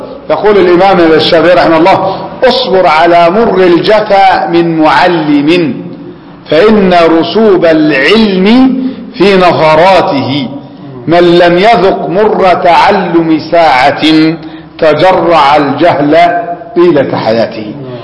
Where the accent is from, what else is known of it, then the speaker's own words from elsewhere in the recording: Alexandria, Alexandria Governorate, Egypt; يعني مثلا نحن في بلدنا الإسكندرية